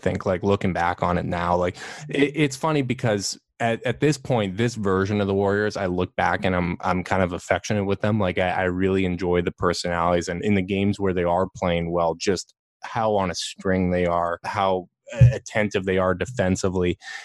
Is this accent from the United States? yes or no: no; Canada; I was going to say, as a Canadian, the Steve Nash Suns